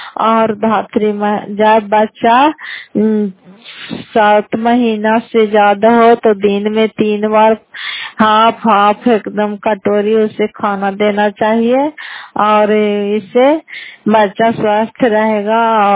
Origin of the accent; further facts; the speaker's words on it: Fatehpur, Bihar, India; घर फतेहपुर, पंचायत मकरौता, जिला नालंदा, कराय पसरा ब्लॉक की निवासी हूँ।